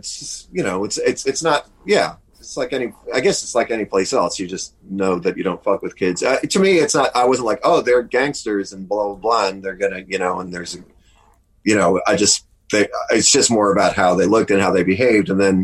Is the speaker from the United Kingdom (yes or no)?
no; New Jersey, United States; now in New York, United States; I was born here, and then I grew up in New Jersey and dicked around in New York